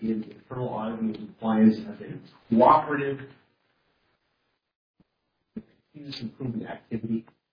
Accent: Taylorsville, Utah, United States; also born or lived in East Millcreek; now in Herriman, United States; I grew up in Taylorsville and then East Mill Creek, and moved away for a while, but I've been living in Harriman for 18 years.

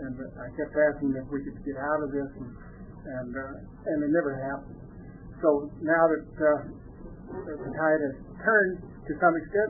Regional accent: Boulder, Colorado, United States; now in Moab, United States; I came from Boulder, Colorado, where years ago was a funky little town, much like Moab is now

